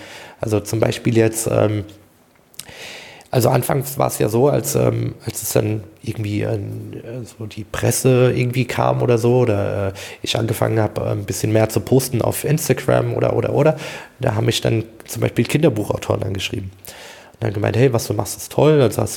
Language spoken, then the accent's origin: German; Regensburg, Bavaria, Germany; Und ich komme aus Regensburg.